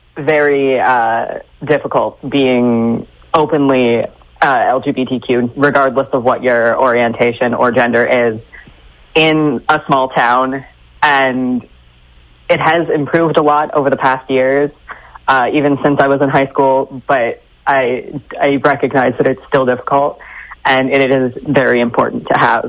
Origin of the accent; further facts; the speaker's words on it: Woodstock, United States; So, yes, I grew up in Woodstock. I've lived here my whole life. I'm 22 now.